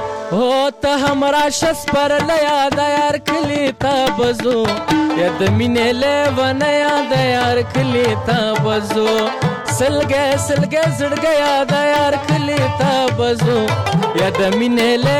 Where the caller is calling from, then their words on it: Paktia, Afghanistan; زه خودی فاکتیا او زازیاریو ولسوالۍ ما چې دی اوس په مغه ولسوالۍ نه زنګ وهلې